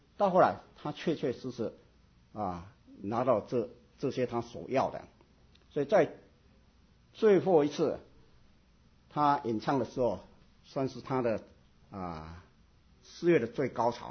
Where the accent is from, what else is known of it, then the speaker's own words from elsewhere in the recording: Taiwan; 可能我们从台湾来的有听过